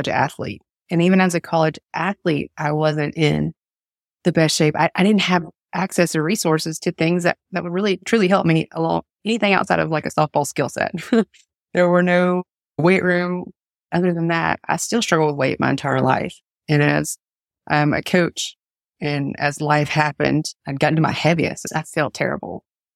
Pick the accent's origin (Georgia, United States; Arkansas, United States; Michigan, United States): Arkansas, United States; now in Ruston, United States; I am originally from Arkansas, but I live in Ruston, Louisiana now. It's what we call home.